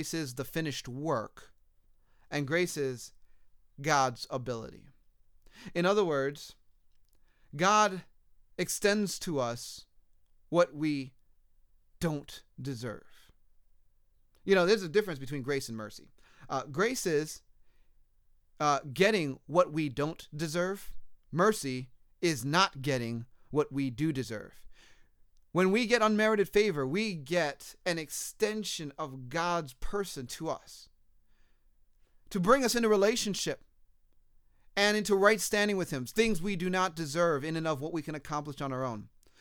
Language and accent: English; United States; I'm an American citizen, you know.